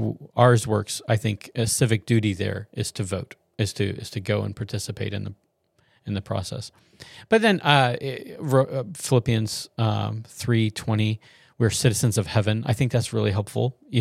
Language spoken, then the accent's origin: English; United States; it's like your duty and also your privilege as a Christian and as an American.